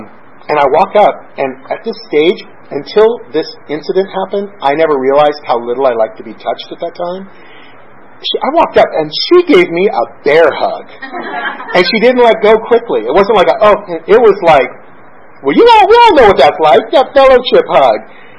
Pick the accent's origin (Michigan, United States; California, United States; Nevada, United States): California, United States; now in Inglewood, United States; When I first came down here, I was living in an apartment that was Inglewood adjacent. I came from Northern California, and my job had transferred me down here